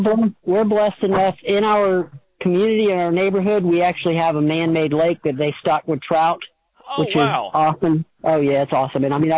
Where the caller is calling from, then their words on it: Nebo, North Carolina, United States; I'm in Nebo, North Carolina.